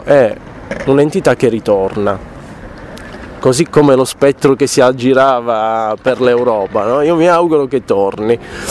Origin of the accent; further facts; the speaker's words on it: Turin, Piedmont, Italy; adesso io posso ricapitare o ripercorrere da torinese